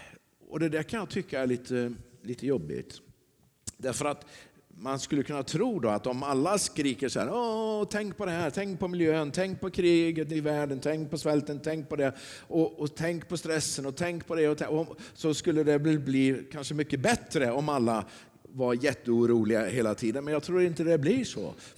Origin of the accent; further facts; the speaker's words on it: Sweden; Jag är ju bara en svensk pastor.